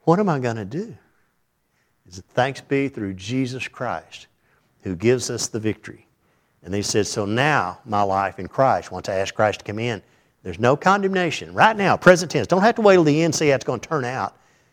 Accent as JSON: {"language": "English", "country": "Ireland", "said": "and I'm Irish, so I can cut them down."}